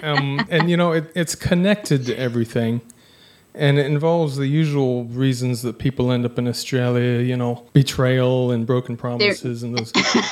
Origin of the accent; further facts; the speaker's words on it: Arizona, United States; Well, my family was from Utah, but we were living in Arizona. I grew up in Arizona.